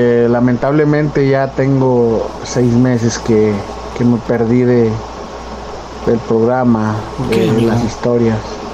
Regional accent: Zacatecas, Mexico; es porque soy de allá de Zacatecas.

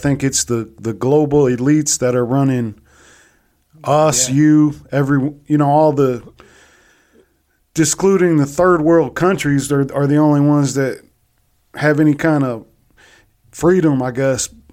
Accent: Ireland; I don't really want to get into politics too much, but I'm an Irishman

